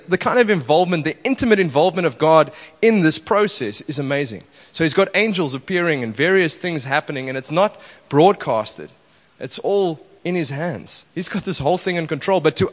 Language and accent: English; England, United Kingdom; I'm an English person, so I went to Boston Primary School, and we always used to play against Tuitius Large School.